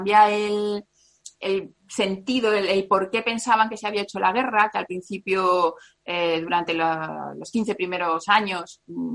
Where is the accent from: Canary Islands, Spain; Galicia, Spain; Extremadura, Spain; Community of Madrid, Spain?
Community of Madrid, Spain; Madrid; yo soy de Carabanchel Profundo, ahí como Manolito Gafota.